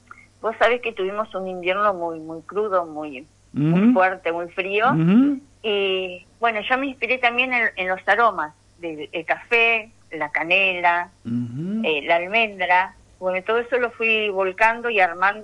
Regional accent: Saldungaray, Buenos Aires Province, Argentina; aparte vengo orgullosa de representar a mi pueblo, a Saldungaray.

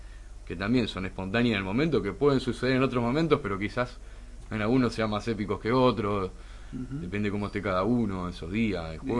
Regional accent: La Plata, Buenos Aires Province, Argentina; de allá de la ciudad de La Plata, yo soy de La Plata

